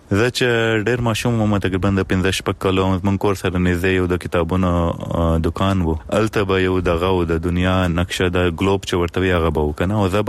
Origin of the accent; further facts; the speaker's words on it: Pakistan; زه له پاکستان نه یم، نو زما دغه پاسپورټ دی